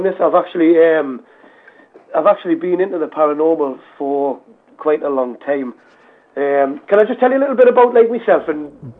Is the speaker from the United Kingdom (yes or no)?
yes; Newcastle upon Tyne, North East England, United Kingdom; Ever since I was like a small boy growing up in St. Anthony's in Newcastle upon Tyne, I was always fascinated with the idea of ghosts.